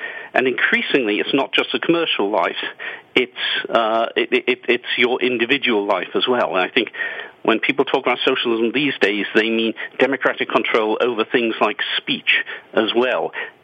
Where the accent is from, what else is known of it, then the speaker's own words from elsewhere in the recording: England, United Kingdom; I grew up in England when things were still run in a socialist fashion, and it was a dreary, dreary place.